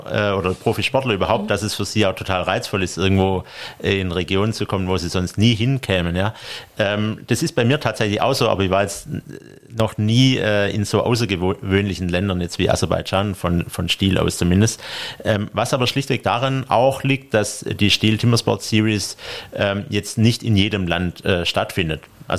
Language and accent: German; Stuttgart, Baden-Württemberg, Germany; zum einen komme ich aus Stuttgart